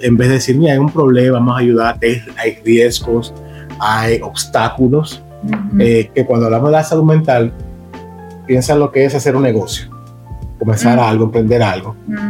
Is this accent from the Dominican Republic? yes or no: yes; Dominican Republic; now in Grand Rapids, United States; Incluso en mi país, en República Dominicana